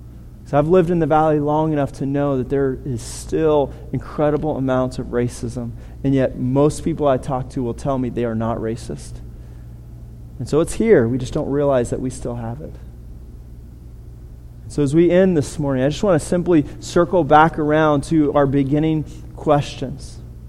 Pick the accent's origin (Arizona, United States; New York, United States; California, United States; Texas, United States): California, United States; Growing up in California, I've been around enough Mexicans that as a white person, it was often hard